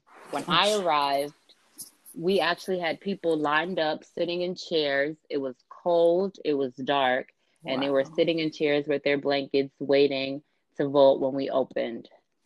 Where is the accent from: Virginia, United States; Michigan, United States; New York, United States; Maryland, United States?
New York, United States; now in Ohio, United States; I'm from New York, but I actually live in Ohio.